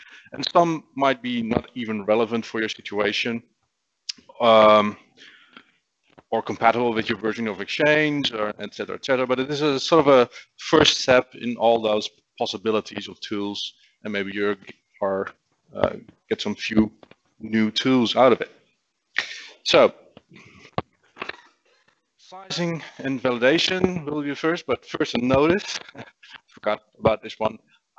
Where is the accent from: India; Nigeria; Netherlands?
Netherlands; English is a second language; I'm from the Netherlands, by the way, for those that don't know. … I work at a company, OGD, in the Netherlands